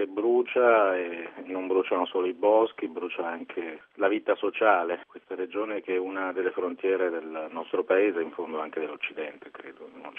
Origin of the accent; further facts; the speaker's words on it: Calabria, Italy; Siamo diventati tutti più brutti e più razzisti, non solo come calabresi